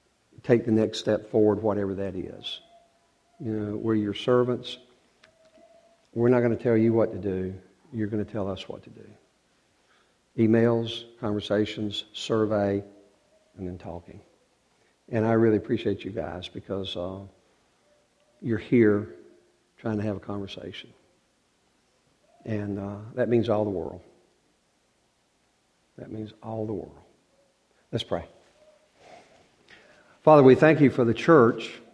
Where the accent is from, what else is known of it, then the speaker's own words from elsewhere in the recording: North Carolina, United States; I'm from North Carolina.